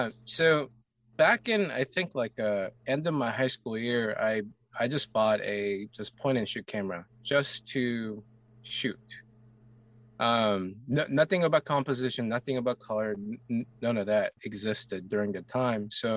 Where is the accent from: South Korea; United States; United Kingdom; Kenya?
South Korea; moved away; I am originally from South Korea. I moved here in 98 and went to school here